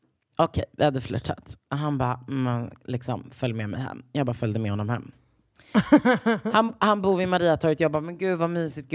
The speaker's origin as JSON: {"language": "Swedish", "town": "Stockholm", "region": "Stockholm County", "country": "Sweden", "tie": "born or raised there", "said": "går av tunnelbanan, Mariatorget, upp mot liksom Björngårdsskolan. Alltså du vet, det är ju mina hemtrakter."}